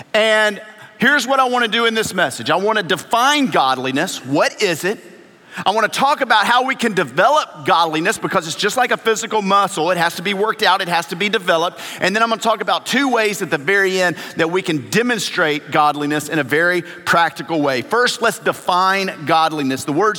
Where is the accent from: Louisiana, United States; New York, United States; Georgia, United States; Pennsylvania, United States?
Louisiana, United States; I grew up in Louisiana, family from Mississippi. I went to school in Arkansas